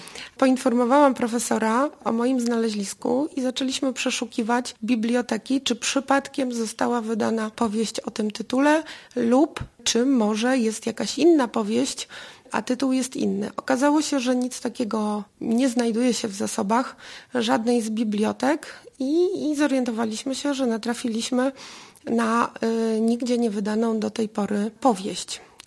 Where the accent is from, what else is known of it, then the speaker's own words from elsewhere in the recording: Jastarnia, Pomeranian Voivodeship, Poland; sama pochodzę z Półwyspu Halskiego, z Jastarni